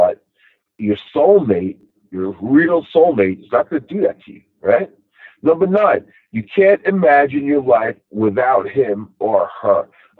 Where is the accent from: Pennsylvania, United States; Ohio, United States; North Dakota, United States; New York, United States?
New York, United States; Rockville Centre; he's, here's my accent, and he's like, you know, you're from Long Island. I like pegs it right away, because he was from the city, and then I was like, yep, he asked me where I was from. I said, Rockville Center.